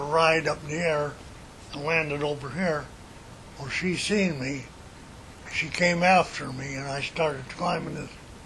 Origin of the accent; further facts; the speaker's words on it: North Dakota, United States; Oh, well, I was growing up in North Dakota. We didn't know anybody had cars.